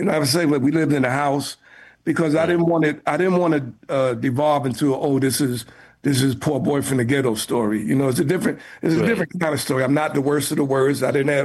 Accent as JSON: {"language": "English", "town": "New York City", "region": "New York", "country": "United States", "tie": "born there", "said": "And so baseball, and then I was born near the Polo Grounds."}